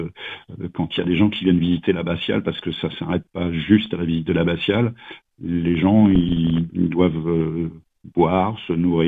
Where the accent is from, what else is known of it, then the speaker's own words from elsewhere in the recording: Le Blanc, Centre-Val de Loire, France; born there; Donc, je suis né au Blanc en 1961, en tout début janvier.